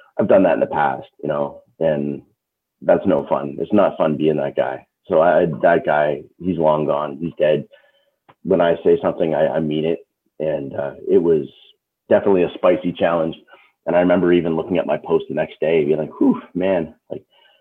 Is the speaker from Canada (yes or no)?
yes; Canada; It's a worldwide thing, but I'm Canadian, so I was in the Canadian chapter of that.